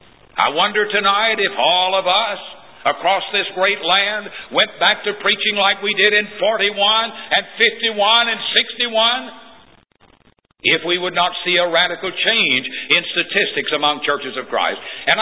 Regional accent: Tennessee, United States; I remember as a boy growing up in Middle Tennessee, our preachers of the gospel challenged denominational preachers to debate with them.

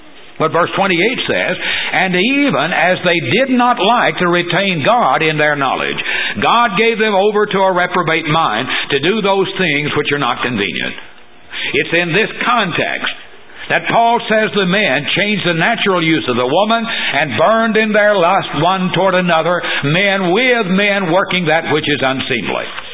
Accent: Portland, Tennessee, United States; When I was a child growing up in Sumner County, the little town of Portland

